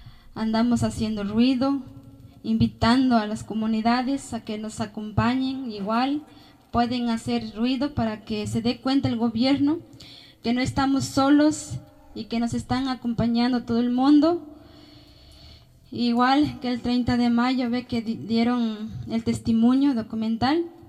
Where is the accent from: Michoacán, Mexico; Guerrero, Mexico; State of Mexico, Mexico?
Guerrero, Mexico; Alpuyecancingo; Yo vengo de Guerrero, yo soy de una comunidad de Alpuyecancingo, de las montañas, municipio de Bagoxingo, Guerrero.